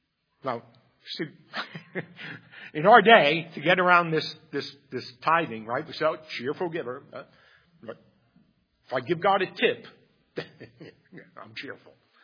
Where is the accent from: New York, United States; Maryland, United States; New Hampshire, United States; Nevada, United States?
New York, United States; Bronx; You know, I grew up in the Bronx.